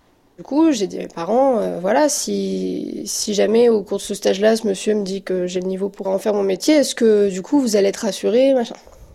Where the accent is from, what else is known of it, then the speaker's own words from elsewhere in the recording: Douai, Hauts-de-France, France; j'étais chez moi à Douai, donc chez mes parents.